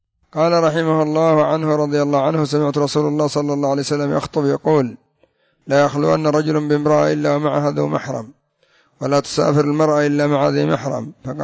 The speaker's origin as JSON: {"language": "Arabic", "country": "Yemen", "said": "لكن مثلا الآن ربما عندنا في اليمن في هذه السنة يحتاج الحاج إلى 15,000 سعوديا"}